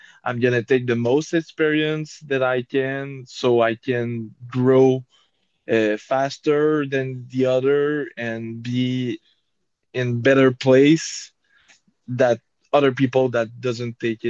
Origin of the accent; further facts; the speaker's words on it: Canada; because I'm Canadian, it's really complicated